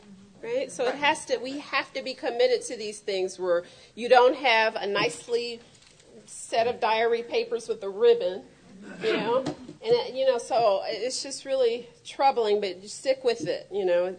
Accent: Toledo, Ohio, United States; And I'm from Toledo. They didn't teach us German. And I learned French

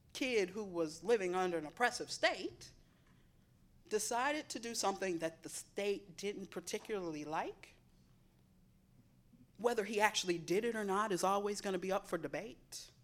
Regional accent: St. Louis, Missouri, United States; Now, growing up in St. Louis, we always walk down the middle of the street. It's what we do.

